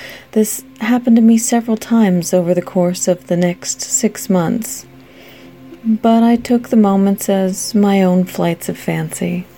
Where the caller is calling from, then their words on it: Washington, United States; also born or lived in Alpine, California; Hello, Derek. … I'm calling from Washington State. But my call is regarding a time when I lived in Southern California.